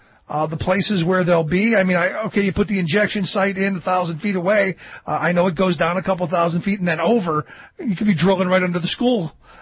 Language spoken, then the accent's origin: English; Cleveland, Ohio, United States; I remember as a kid growing up in Cleveland, the news at night used to have air quality index reporting